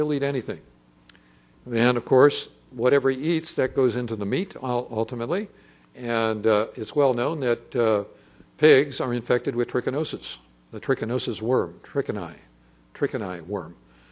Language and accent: English; San Diego, California, United States; In fact, I grew up, when I grew up in San Diego, World War II was underway